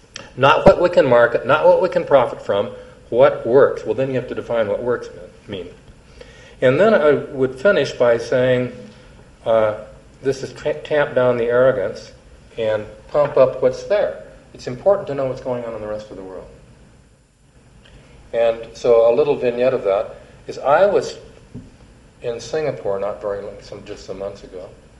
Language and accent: English; Bellevue, Washington, United States; I grew up in Bellevue, Washington, less than a mile from Bill Gates where he grew up and where he lives today, and grew up in this environment.